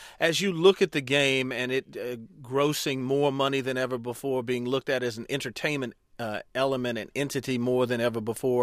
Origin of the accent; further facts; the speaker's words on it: Detroit, Michigan, United States; I'm from Detroit as well, and I got to go to my fellow Detroiter.